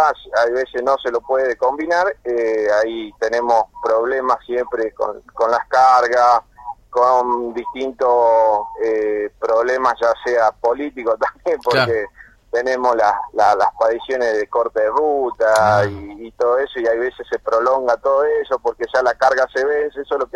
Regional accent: Tartagal, Salta, Argentina; hoy en día salí de mi pueblo Tartagal, Salta, y estoy hace 4 años en una firma como espiadro

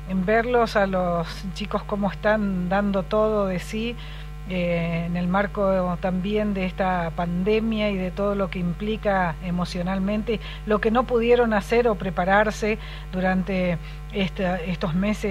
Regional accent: Argentina; somos los argentinos

